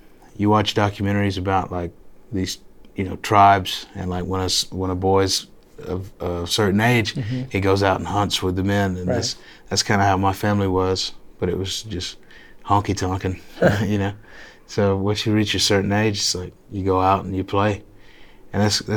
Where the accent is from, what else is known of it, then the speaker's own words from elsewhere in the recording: Greenville, South Carolina, United States; I'm from Greenville, and you know, we share a water tower, so, and an airport.